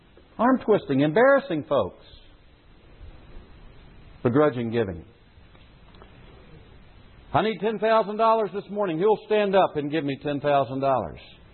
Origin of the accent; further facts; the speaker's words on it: South Carolina, United States; It was something that was done in the church I was raised in South Carolina.